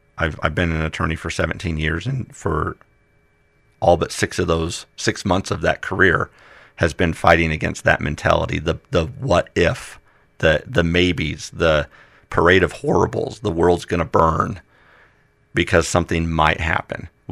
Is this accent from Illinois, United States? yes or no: yes; Illinois, United States; I remember as a young kid growing up in the Midwest, where about the only public land you had where you didn't have to go ask somebody permission or pay somebody for permission to be able to use the land were small little state parks scattered randomly across the state of Illinois